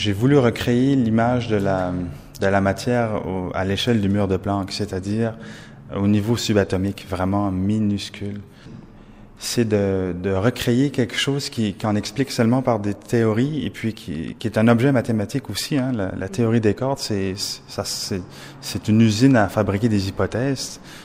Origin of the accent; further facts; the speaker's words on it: New Brunswick, Canada; Moi, je viens du Nouveau-Brunswick.